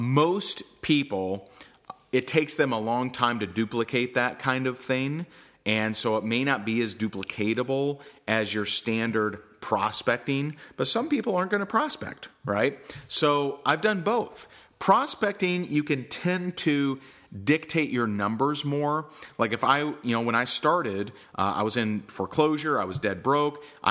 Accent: Seymour, Indiana, United States; I'm actually from Seymour, Indiana, so very cool.

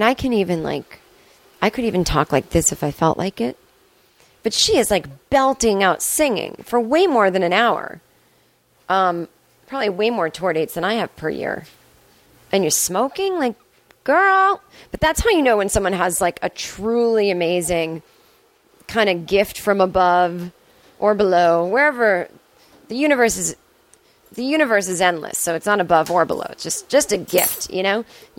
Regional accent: Boston, Massachusetts, United States; it's just because I'm from Boston, and there's just that kind of, you know, there's just a little snobbery.

